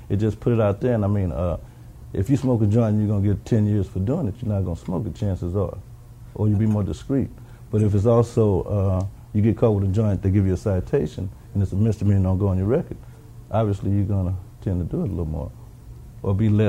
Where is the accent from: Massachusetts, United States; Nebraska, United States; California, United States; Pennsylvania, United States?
California, United States; Los Angeles; I'm from Los Angeles, California.